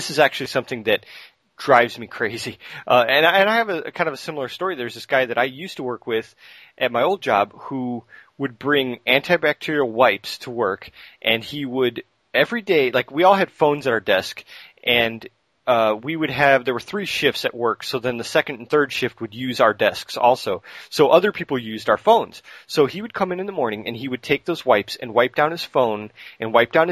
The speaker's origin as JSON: {"language": "English", "region": "Great Lakes", "country": "United States", "tie": "born or raised there", "said": "You know, I grew up near the Great Lakes, and as far as the altitude, it's pretty low."}